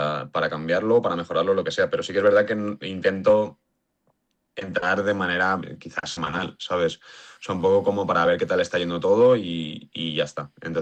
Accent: Segovia, Castile and León, Spain; Para mí Madrid es como casa. Yo soy de Segovia, pero Madrid es como mi casa.

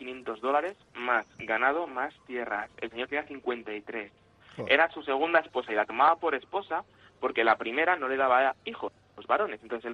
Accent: Madrid, Community of Madrid, Spain; now in Málaga, Spain; yo soy madrileño, pero vivo en Málaga con mis mujeres de aquí

